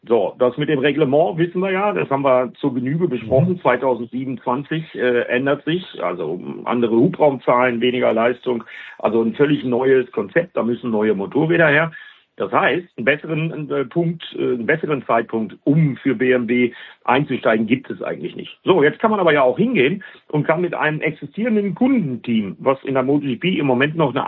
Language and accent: German; Bremen, Germany; Denn Assen ist ja so ein bisschen für mich als Bremer sowas Ähnliches wie mein Heimrennen.